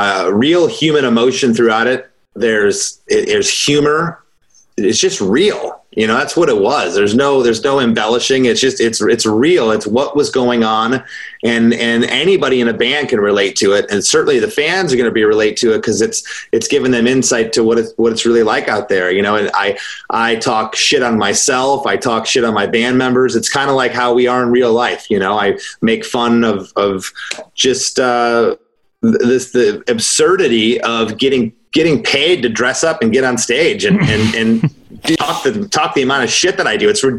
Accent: Michigan, United States; born there; I was born in Michigan and September 27th.

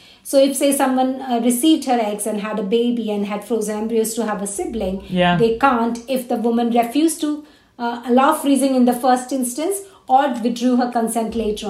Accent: India; So I was born and brought up in India.

